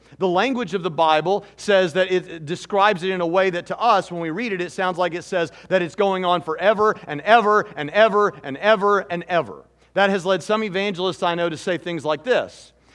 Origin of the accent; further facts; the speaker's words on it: Hermitage, Tennessee, United States; You know, when I was a child growing up outside of Nashville, Tennessee, in a town called Hermitage, in my backyard, I stepped on a rusty nail in our backyard.